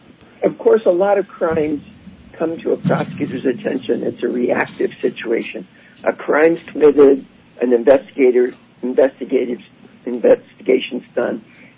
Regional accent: Idaho, United States; Well, I was born and raised in Idaho. After living different places and going to college and law school, I came back to Boise

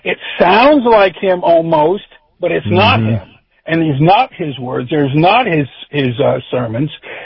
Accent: Manhattan, New York, United States; born there; also born or lived in New Jersey; Even though I'm living down in Southeast Georgia, I was born in Manhattan, lived in Jersey. My family all lived in New York, Queens, the Bronx, Brooklyn.

